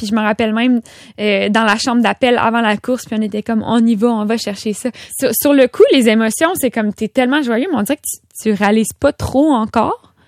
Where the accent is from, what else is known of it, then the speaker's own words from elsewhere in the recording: Quebec City, Quebec, Canada; je viens de Québec, fait que quand je suis revenue de Québec